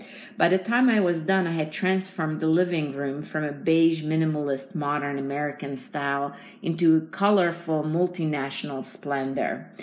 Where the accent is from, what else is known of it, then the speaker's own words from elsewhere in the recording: Hungary; English is a second language; It reminds me of the grocery stores that I grew up with back in Hungary.